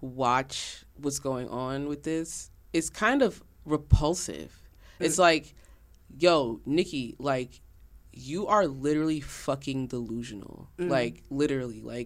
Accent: New York, United States; We're from the same state. We're both from New York.

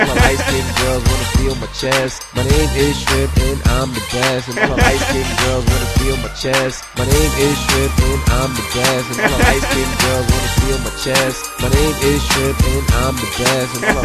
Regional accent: Queens Village, New York, United States; I'm from Queens Village, Murdoch and Springfield.

